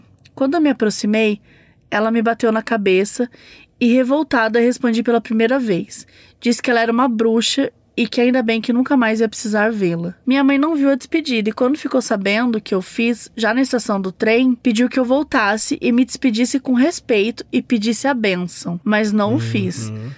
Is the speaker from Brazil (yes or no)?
yes; Janaúba, Minas Gerais, Brazil; Sou de Janaúba, Minas Gerais, e venho de uma família muito sensitiva.